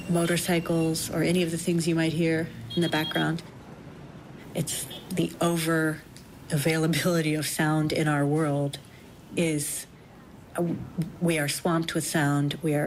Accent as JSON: {"language": "English", "town": "Charlottesville", "region": "Virginia", "country": "United States", "said": "I play the violin. I'm from Charlottesville, Virginia."}